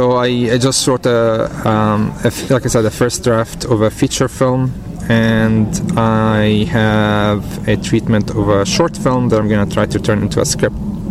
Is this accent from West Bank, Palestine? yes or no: no; Beit Safafa, Jerusalem, Palestine; I'm from Beit Safafa, which is a Palestinian suburb/village of Jerusalem. That was actually split in 1948.